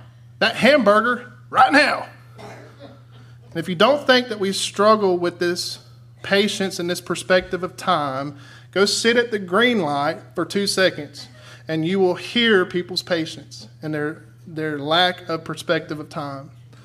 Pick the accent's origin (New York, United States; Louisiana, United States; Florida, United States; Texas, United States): Florida, United States; You know, I'm from Central Florida.